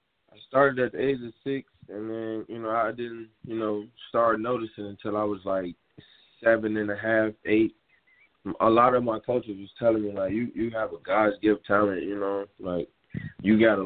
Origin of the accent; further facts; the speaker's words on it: Chicago, Illinois, United States; It's growing up in Chicago, it's not really much opportunities. It's a rough environment